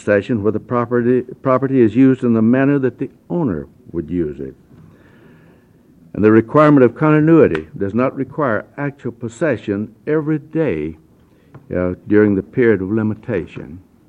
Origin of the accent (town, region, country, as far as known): Lyons, Oregon, United States